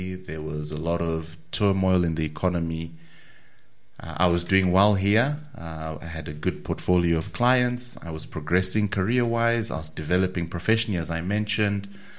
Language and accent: English; Harare, Zimbabwe; moved away as an adult; now in United Kingdom; Born and raised in Harare in Zimbabwe, and then came to the UK for my tertiary education in about 20 years ago now, almost.